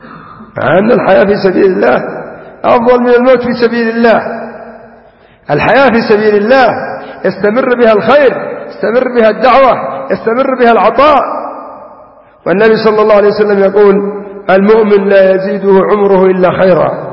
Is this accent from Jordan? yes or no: no; Yemen; يقول المثل عندنا في اليمن: من أكبر منك بيوم استشره.